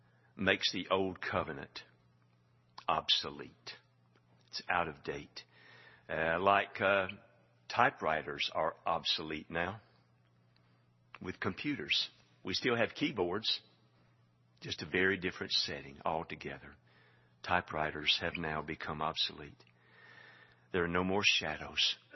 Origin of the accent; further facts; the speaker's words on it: Hartsel, Colorado, United States; I grew up in Hartsel and in a house that my great grandfather built in 1900.